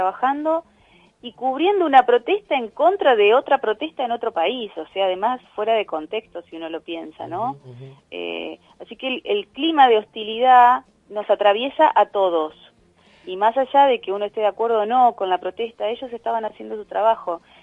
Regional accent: Santa Fe, Argentina; Lo digo como santafesina de la ciudad de Santa Fe

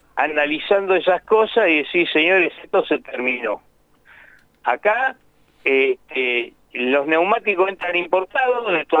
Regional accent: Argentina; Lo digo así tristemente, lo digo como un argentino que le duele lo que pasa

